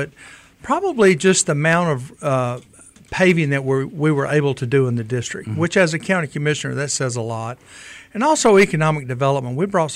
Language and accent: English; Sylacauga, Alabama, United States; also born or lived in Mobile; Well, I was born in Mobile. I grew up in a little town called Sylacauga, Alabama. I have great roots up there in Sylacauga.